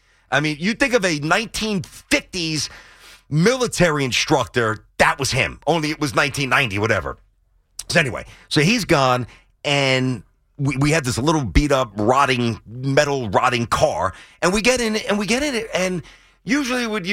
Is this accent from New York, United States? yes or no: yes; Brooklyn, New York, United States; because I'm coming in from Brooklyn.